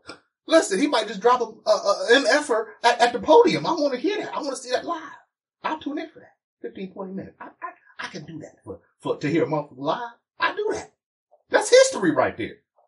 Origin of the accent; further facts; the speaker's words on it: Cincinnati, Ohio, United States; Listen, I'm from Cincinnati. I'm here in Cincinnati.